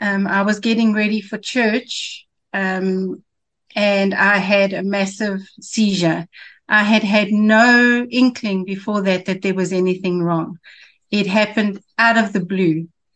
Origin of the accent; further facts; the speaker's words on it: Johannesburg, Gauteng, South Africa; I was born in Johannesburg and lived my whole life here in Johannesburg.